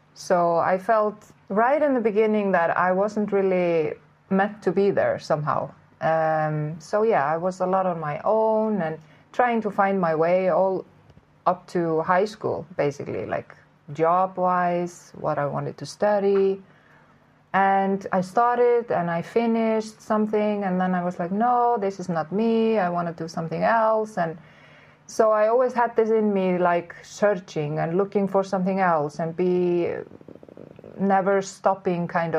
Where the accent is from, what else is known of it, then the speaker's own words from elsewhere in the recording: Iceland; English is a second language; moved away as an adult; Well, I come from Iceland, which is also an island for those who don't know. I guess everybody knows where Iceland is. But I grew up there. But about 20 years old, I disappeared from that island. And now I'm ending up here on another island.